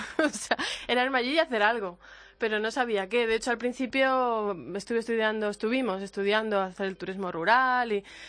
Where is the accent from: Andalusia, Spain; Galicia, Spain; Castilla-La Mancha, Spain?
Galicia, Spain; born there; tengo mis raíces y, bueno, de hecho yo nací en Galicia